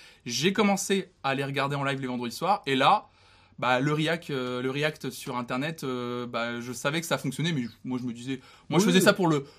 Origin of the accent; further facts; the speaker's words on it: Nantes, Pays de la Loire, France; Je suis nantais à